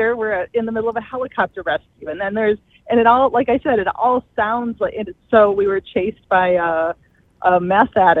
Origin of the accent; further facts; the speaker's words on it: Two Harbors, Minnesota, United States; Yeah, I grew up in Two Harbors. So I went to high school here, and then I left after 11th grade